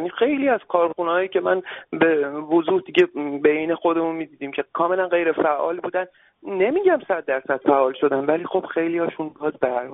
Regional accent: Iran; اگر چه بنده چه هر کسی دیگه به عنوان یه ایرانی

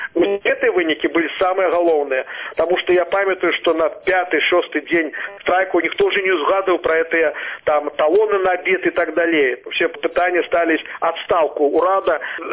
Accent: Belarus; Мы, белорусы, повинны выбрать шлях у Европу.

